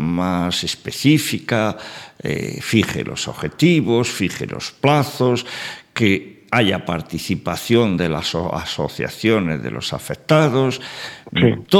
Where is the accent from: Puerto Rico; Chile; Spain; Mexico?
Spain; como somos tan españoles y nos gusta tanto alabar a Felipe II